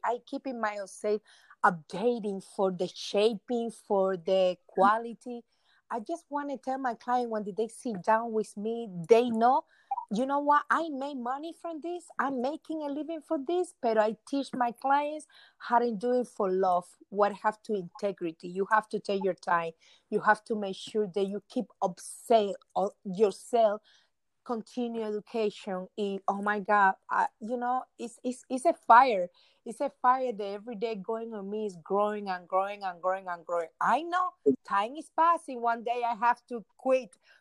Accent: Cuba; English is a second language; moved away as an adult; I'm from Cuba.

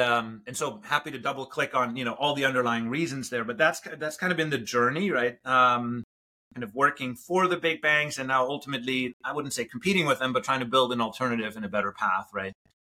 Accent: Germany; moved away as an adult; now in United States; I was born in Germany and grew up there, came to the US for college, went to school on the East Coast in Philadelphia, Penn.

